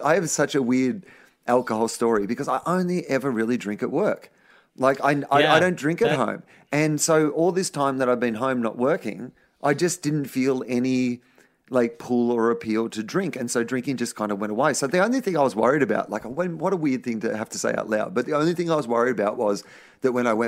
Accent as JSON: {"language": "English", "country": "Australia", "said": "because I'm Australian."}